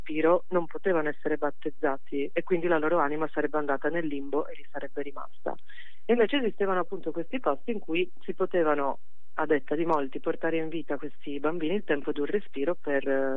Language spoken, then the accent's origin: Italian; Friuli-Venezia Giulia, Italy; in Friuli Venezia Giulia la situazione è un po' come Pisa-Livorno, diciamo, quindi io sono veneto-giuliana.